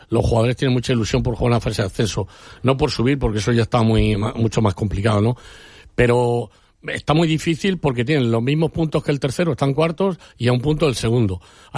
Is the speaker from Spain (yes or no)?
yes; Spain; esa es la visión nuestra como españoles.